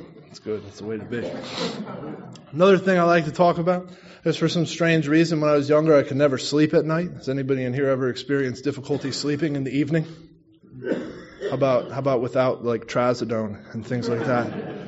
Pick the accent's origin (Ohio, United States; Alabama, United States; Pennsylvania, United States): Pennsylvania, United States; Emmaus; I mentioned that I was from Emmaus, Pennsylvania, and I asked if anybody was familiar.